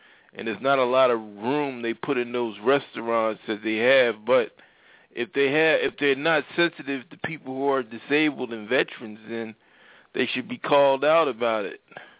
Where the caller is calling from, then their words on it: Pennsylvania, United States; I'm calling from Pennsylvania.